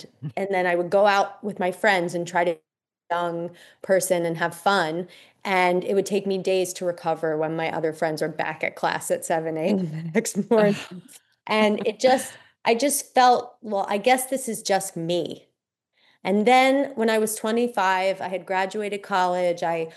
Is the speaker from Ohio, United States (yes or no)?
no; Pennsylvania, United States; And I grew up in the Lyme Belt. I grew up in rural Pennsylvania, right outside of Philadelphia